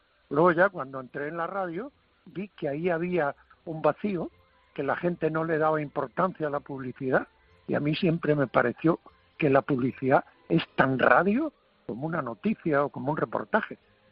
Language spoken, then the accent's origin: Spanish; Padrón, Galicia, Spain; Yo empecé en Padrón, en mi pueblo.